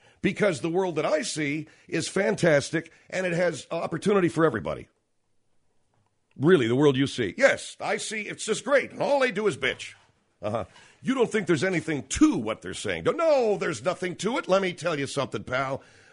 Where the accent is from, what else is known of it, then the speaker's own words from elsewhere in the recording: Los Angeles, California, United States; And I grew up in Los Angeles, where the neighborhoods are lily white or Asian or black, and never the twain shall meet.